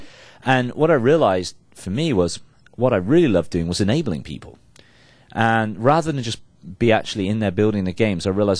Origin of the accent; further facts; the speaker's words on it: England, United Kingdom; now in United States; I got married to my wife in America, even though we're both English.